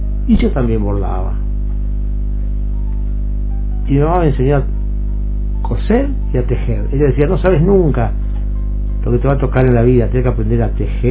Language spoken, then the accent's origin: Spanish; Las Lajas, Neuquén, Argentina; also born or lived in Clorinda; desde Clorinda, donde yo nací, a Las Lajas, provincia de Neuquén.